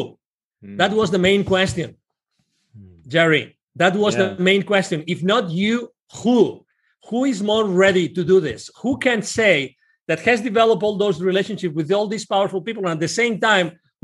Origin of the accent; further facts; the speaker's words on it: Spain; English is a second language; I'm originally from Spain.